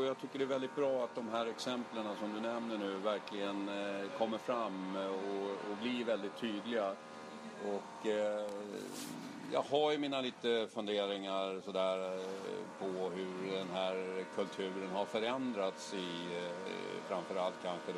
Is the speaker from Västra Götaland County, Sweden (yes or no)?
no; Kalmar, Kalmar County, Sweden; born there; ni vet ju att jag är född i Kalmar. Så jag har ett favoritlag i kroppen och det är Kalmar AIK där min far spelade och vi växte upp och allt det där. Nej, men jag är uppväxt i Djurgården.